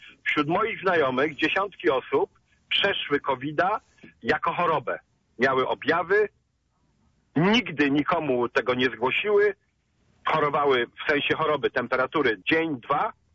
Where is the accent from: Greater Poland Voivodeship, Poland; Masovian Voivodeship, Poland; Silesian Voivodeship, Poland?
Greater Poland Voivodeship, Poland; Poznań; Ja jestem rodowitym poznaniakiem od pokoleń